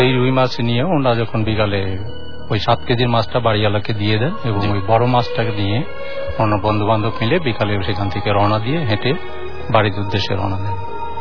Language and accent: Bangla; Suryanagar, Dhaka Division, Bangladesh; now in Dhaka, Bangladesh; আমি শান্তিনগর থেকে এসেছি, আমার গ্রামের বাড়ি রাজবাড়ী জেলার সূর্যনগরে।